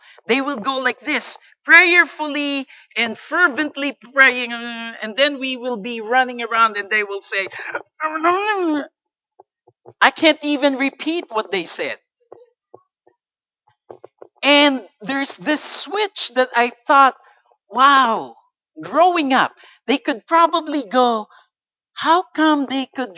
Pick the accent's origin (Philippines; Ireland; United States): Philippines; I grew up in the Philippines. And in the Philippines, we're very much well known as the Christian or the very religious country.